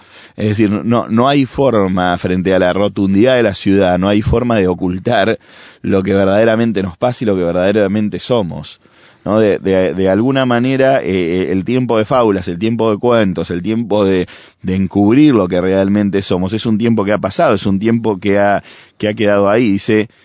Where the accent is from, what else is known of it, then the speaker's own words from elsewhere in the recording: Argentina; Los que somos argentinos lo sabemos bien, los que vienen a visitarnos lo descubren muy rápidamente